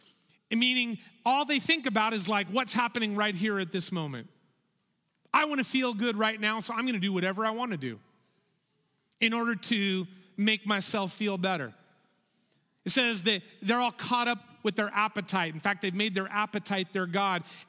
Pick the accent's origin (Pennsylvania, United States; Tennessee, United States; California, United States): California, United States; I grew up in Southern California, but for one whole year, my family moved across the ocean to this pretty small island nation called New Zealand.